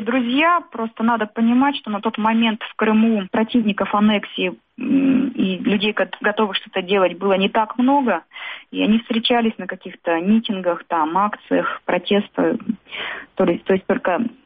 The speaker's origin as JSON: {"language": "Russian", "region": "Ural", "country": "Russia", "tie": "born there", "lives_now": "Moscow, Russia", "said": "Я вообще родилась на Урале, но уже очень давно живу в Москве."}